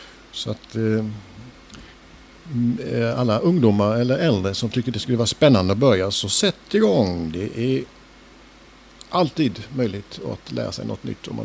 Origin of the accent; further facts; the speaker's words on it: Falkenberg, Halland County, Sweden; det blir lite R när jag pratar just nu. Men annars, som sagt, jag är född och bor i Falkenberg, denna västkustens pärla.